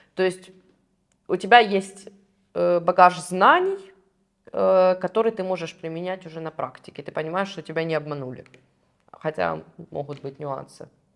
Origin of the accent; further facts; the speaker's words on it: Ukraine; то, что я с Украины, и я уже как бы, да, здесь как пример, первопроходимец такой